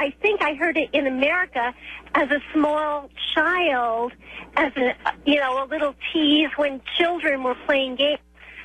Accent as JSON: {"language": "English", "country": "United States", "said": "find our troops being funny because I'm very American and I am very behind our president."}